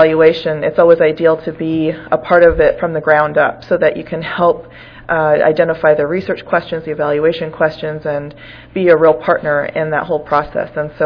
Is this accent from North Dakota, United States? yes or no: yes; Fort Berthold, North Dakota, United States; from Fort Berthold, North Dakota